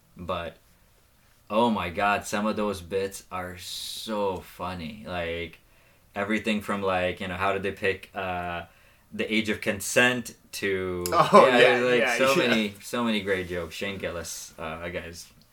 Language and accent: English; Houston, Texas, United States; O'Neill, I was big, huge fan of when I was a kid growing up in Houston.